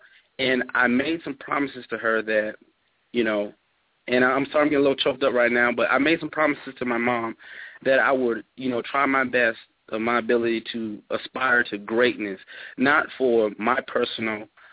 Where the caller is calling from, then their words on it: Atlanta, Georgia, United States; I'm calling from Atlanta, Georgia.